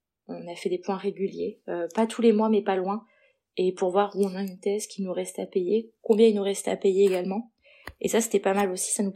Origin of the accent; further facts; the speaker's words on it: Perpignan, Occitanie, France; born there; puisque moi je suis née à Perpignan.